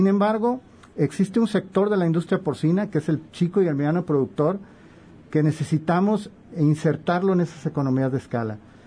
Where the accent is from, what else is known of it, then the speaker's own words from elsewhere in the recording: El Grullo, Jalisco, Mexico; yo soy del Grullo Jalisco, porcicultor del Grullo.